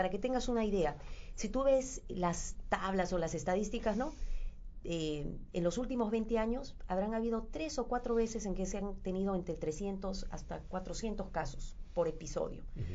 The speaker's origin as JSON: {"language": "Spanish", "country": "Peru", "said": "creo que como país y como peruanos tenemos que pensar"}